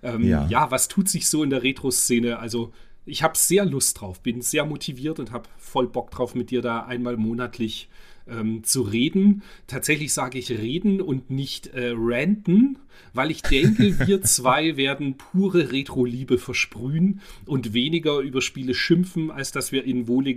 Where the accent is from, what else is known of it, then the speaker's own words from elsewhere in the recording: East Germany, Germany; bin ja Baujahr 76, aber bei mir ging es tatsächlich später los als bei dir, weil ich halt ein Kind der DDR bin.